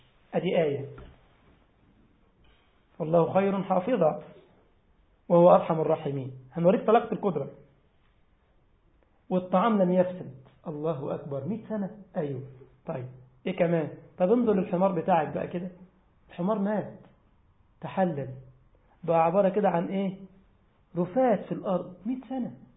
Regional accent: Egypt; طبعا بقول مصر عشان انا مصري مش عصبية

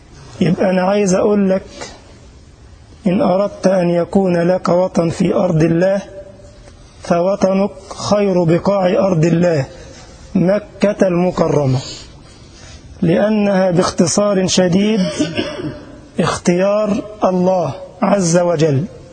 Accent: Egypt; نعم أنا مصري أنتمي إلى مصر

